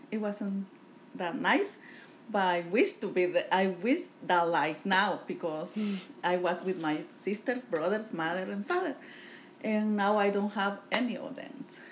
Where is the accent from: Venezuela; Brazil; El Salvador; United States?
El Salvador; English is a second language; Well, I grew up in El Salvador.